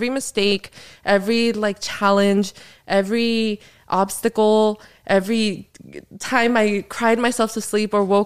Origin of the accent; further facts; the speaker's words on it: Glendale, United States; I'm an immigrant. I guess we can start there. I came to the States when I was 6 and I grew up right here in Glendale.